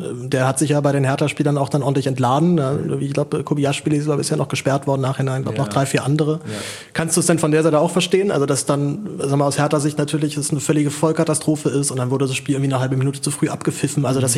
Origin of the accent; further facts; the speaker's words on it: Berlin, Germany; an die Relegationsspieler erinnere ich mich als Berliner natürlich noch sehr gut.